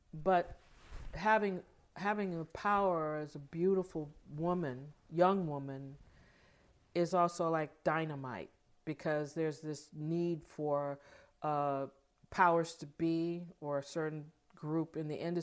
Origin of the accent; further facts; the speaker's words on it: Little Rock, Arkansas, United States; I mean, even growing up in Little Rock, and I look at all the smaller towns like Pine Bluff